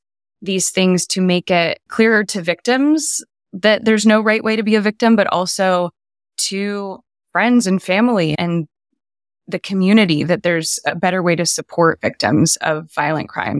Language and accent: English; Marion, Ohio, United States; moved away as an adult; also born or lived in Nashville; Yeah, I grew up in Ohio in a small town called Marion in northern Ohio. I came down to Nashville, Tennessee to go to college many moons ago